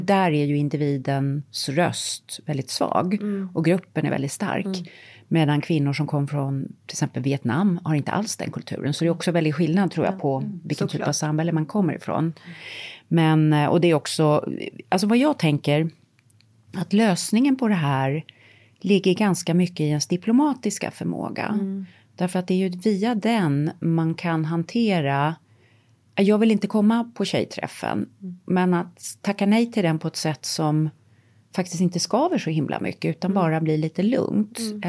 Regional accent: Sweden; moved away; Jag har bott utomlands halva mitt liv. Och älskar Sverige, naturligtvis. Det är mitt hemland.

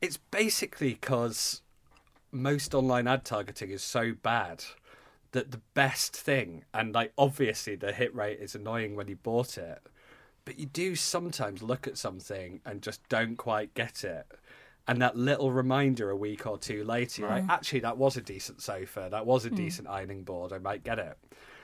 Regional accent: Yorkshire and the Humber, United Kingdom; I'm cheap. I'm from Yorkshire.

